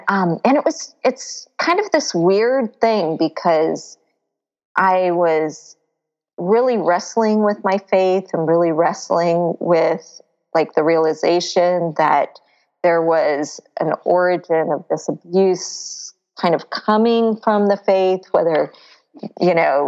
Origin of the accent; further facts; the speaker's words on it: Florida, United States; Well, let's see. I grew up in Florida near the beach. Mm. So, you know, kind of have a love for the water and the ocean. And I grew up Baptist, and there's like a lot of kinds of Baptists, right, in the world.